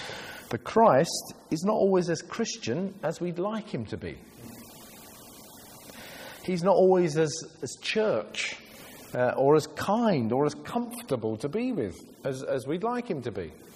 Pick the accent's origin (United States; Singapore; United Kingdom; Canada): United Kingdom; London; born there; I was born in East London. My parents are 8 children, and so there was 10 of us in a little three-bedroomed council flat.